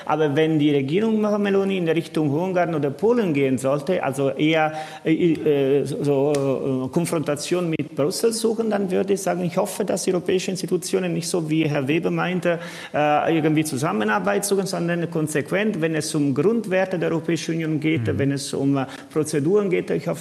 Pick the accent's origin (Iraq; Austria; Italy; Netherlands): Italy; Das hoffe ich ja sehr als Italiener.